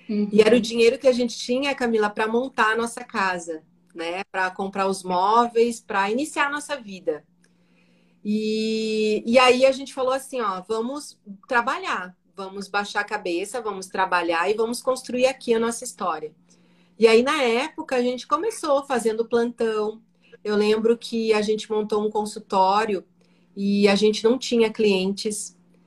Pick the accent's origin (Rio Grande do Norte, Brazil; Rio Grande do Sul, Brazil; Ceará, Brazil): Rio Grande do Sul, Brazil; now in Rio do Sul, Brazil; eu sou gaúcha, né? Eu estudei, eu fiz o meu cursinho, eu fiz a minha escola, eu fiz em Porto Alegre.